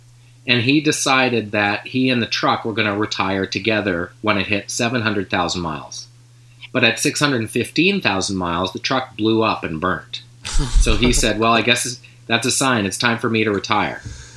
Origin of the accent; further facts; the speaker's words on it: Canada; And I said, no, we're Canadian. We're just happy to be in your country.